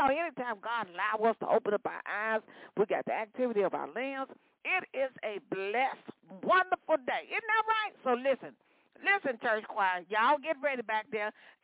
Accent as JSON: {"language": "English", "town": "Chicago", "region": "Illinois", "country": "United States", "tie": "born or raised there", "said": "Born and raised in Chicago, but honey, I came by way of at the ATL."}